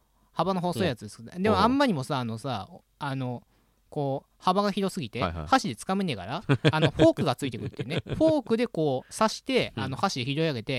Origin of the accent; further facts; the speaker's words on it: Saitama, Japan; 埼玉の中でもうちのこの地元で有名なうどんって言ったら何ですかって聞いて